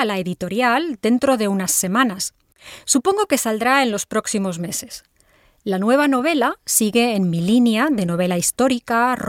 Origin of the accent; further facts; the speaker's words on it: Bilbao, Basque Country, Spain; born there; also born or lived in Valladolid; now in Seville, Spain; Nací en Bilbao, me fui luego a Valladolid y ahora, desde hace años, vivo en Sevilla.